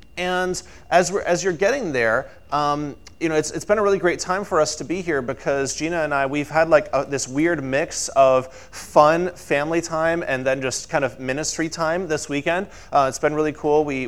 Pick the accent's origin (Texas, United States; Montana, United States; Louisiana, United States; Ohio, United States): Texas, United States; Houston; because I'm a Texan. If some of you remember that, I was born in Houston, Texas, and so I grew up as a Texan doing all the stuff that Texans do.